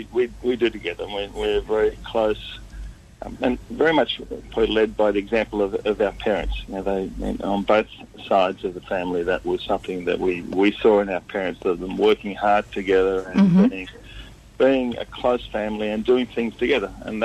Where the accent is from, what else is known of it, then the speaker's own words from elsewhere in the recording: Sydney, New South Wales, Australia; born there; also born or lived in Lebanon; Yeah, no, I was born here in Sydney, in Australia.